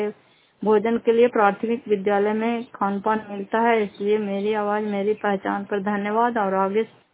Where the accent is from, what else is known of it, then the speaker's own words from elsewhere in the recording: Fatehpur, Bihar, India; घर फतेहपुर, पंचायत मकरौता, जिला नालंदा, किराए पसराय ब्लॉक की निवासी हूँ